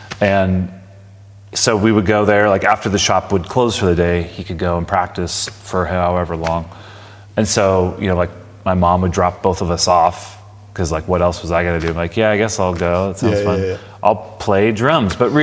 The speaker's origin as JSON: {"language": "English", "town": "Palm Springs", "region": "California", "country": "United States", "tie": "born or raised there", "said": "So I grew up in Palm Springs."}